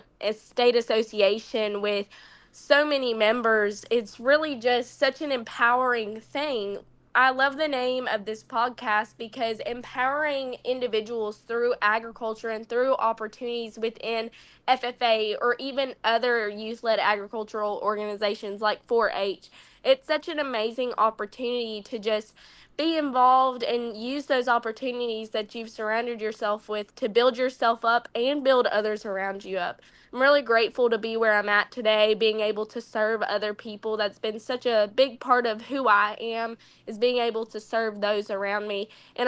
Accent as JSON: {"language": "English", "town": "Mumford", "region": "Tennessee", "country": "United States", "tie": "born or raised there", "said": "I'm from West Tennessee, a little small town called Mumford. I've lived there my entire life, and really growing up in the same house, on the same street, in the same neighborhood"}